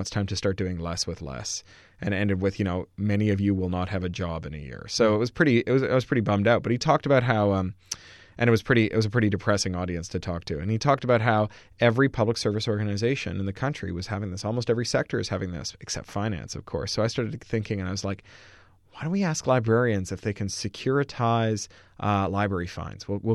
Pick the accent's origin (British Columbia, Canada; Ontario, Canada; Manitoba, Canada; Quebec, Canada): Ontario, Canada; Toronto; because I grew up in Canada. I grew up near the Detroit border in Toronto, just 2 or 3 hours away.